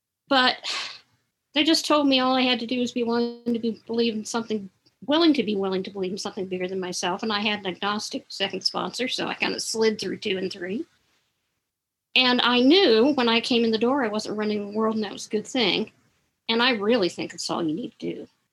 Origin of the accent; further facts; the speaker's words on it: New Mexico, United States; I'm an alcoholic from New Mexico.